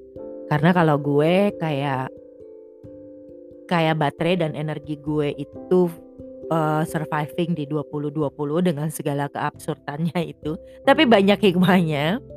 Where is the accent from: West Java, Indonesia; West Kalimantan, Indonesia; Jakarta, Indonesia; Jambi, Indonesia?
Jakarta, Indonesia; gue lahir di Jakarta, besar di Jakarta, tumbuh di Jakarta, semua gitu. Sampai umur 45 tahun itu gue 99% tuh anak Jaksel.